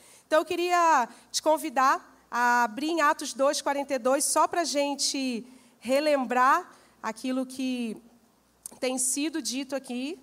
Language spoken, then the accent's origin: Portuguese; Rio de Janeiro, Brazil; also born or lived in Northeast Brazil; now in Bragança Paulista, Brazil; Sou carioca, porém, glória a Deus, porém, nos últimos 10 anos eu vivi no Nordeste do Brasil. Então eu falo que eu sou uma carioca barra nordestina. E de lá nós viemos para cá, para morar em Bragança Paulista.